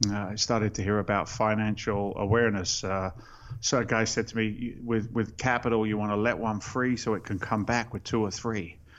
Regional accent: England, United Kingdom; now in United States; I'm an immigrant to the States. I came here in 86 from England. I'm a working class guy.

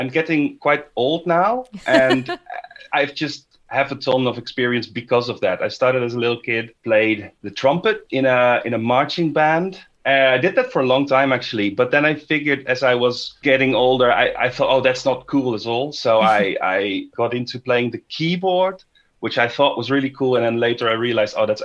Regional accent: Netherlands; I'm from the Netherlands, as you've heard probably already.

